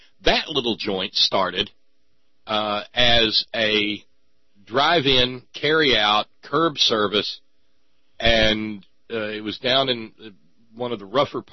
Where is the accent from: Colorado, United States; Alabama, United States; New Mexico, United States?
Alabama, United States; Oh, see, now from growing up in Alabama, I know a little bit about that stuff, Bill, because I grew up in a dry county